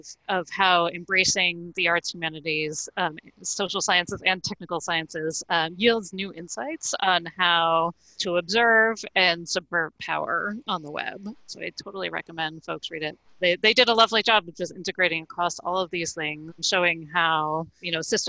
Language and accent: English; United States; So I'm going to give this response from my own sort of unique perspective as an American living in Massachusetts, raising kids.